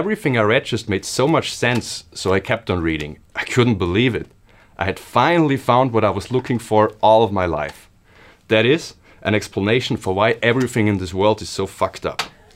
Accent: Austria; English is a second language; I'm 31 years old and I'm from Austria.

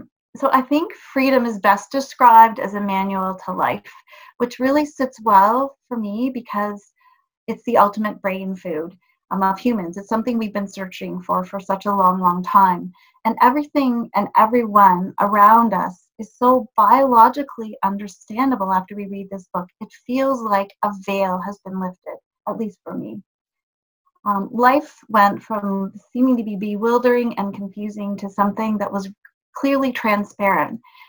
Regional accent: Canada; I'm from Canada.

